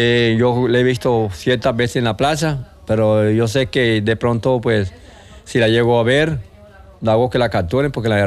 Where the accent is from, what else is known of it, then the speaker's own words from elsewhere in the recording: Magangué, Bolívar, Colombia; Vengo de Mangueo, Bolívar, vengo de la costa.